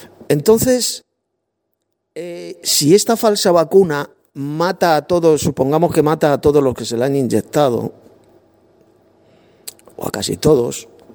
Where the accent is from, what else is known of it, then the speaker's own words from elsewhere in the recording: Madrid, Community of Madrid, Spain; soy de Madrid, aquí de España.